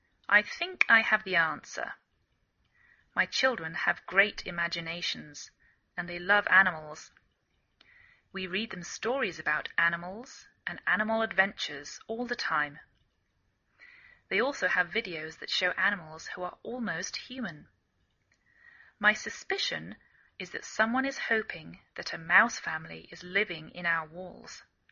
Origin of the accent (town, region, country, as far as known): England, United Kingdom; now in United States